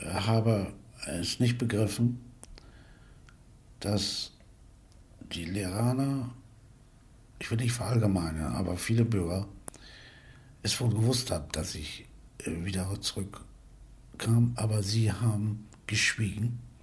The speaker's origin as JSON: {"language": "German", "country": "Germany", "said": "Nein, ich bin Deutscher. Und bleib es. Mehr kann ich darüber nicht sagen. Ich liebe das Land und ich bin hier geboren"}